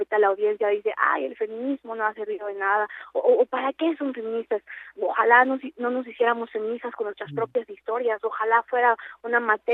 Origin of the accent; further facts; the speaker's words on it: Huauchinango, Puebla, Mexico; soy originaria de la Sierra Norte de Puebla, de Huauchinango